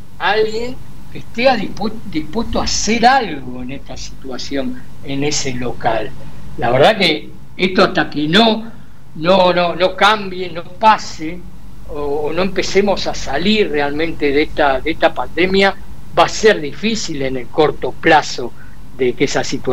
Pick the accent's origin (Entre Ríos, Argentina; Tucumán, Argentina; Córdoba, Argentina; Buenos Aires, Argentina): Buenos Aires, Argentina; para los que somos porteños, los que habitamos Buenos Aires, los que vivimos el centro, los que incluso trabajamos el centro.